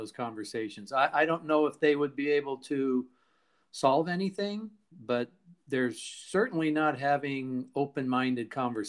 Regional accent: Portland, Oregon, United States; I'm from Portland, Oregon, and so are you.

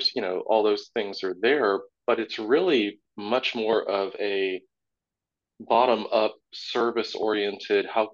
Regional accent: Florida, United States; Yeah, my only real issue with that was I grew up in South Florida.

